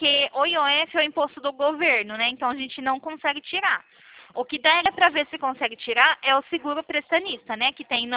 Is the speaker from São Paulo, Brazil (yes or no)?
yes; São Paulo, Brazil; não sou do Rio de Janeiro, sou de São Paulo.